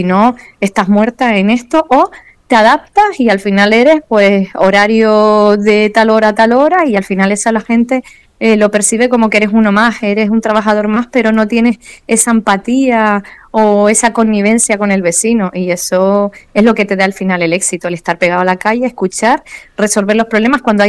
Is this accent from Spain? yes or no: yes; Mogán, Canary Islands, Spain; en la plaza del pueblo de Mogán, que es donde yo nací y me crié